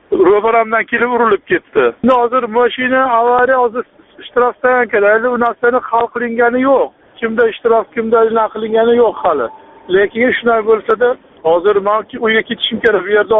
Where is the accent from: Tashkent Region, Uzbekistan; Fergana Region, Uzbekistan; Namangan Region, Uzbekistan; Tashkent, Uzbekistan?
Namangan Region, Uzbekistan; Namangan; now in Saint Petersburg, Russia; Men o'zim asli Namangandanman. Namanganning o'zidan, sentridan. Men bu yerga Leningradga kelib berdim.